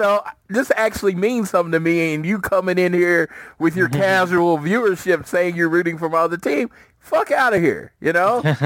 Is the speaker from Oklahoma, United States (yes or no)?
yes; Oklahoma, United States; I said, I'm from Oklahoma.